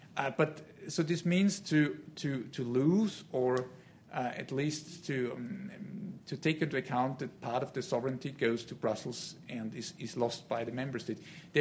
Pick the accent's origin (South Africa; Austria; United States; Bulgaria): Austria; English is a second language; when I grew up in Austria, I was born in 1974, and I grew up with the shilling, the Austrian currency.